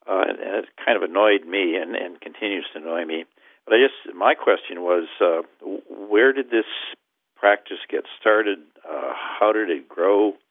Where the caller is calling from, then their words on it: University Park, Maryland, United States; I'm calling from University Park, Maryland, a D.C. suburb.